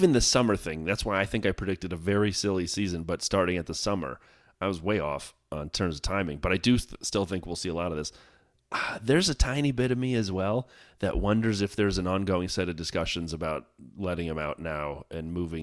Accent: United States; as an American growing up in America, people don't change teams before the season's over here.

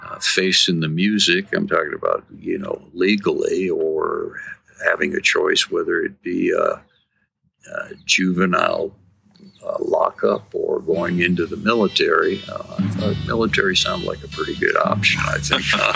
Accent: United States; I was just your average white kid growing up in America

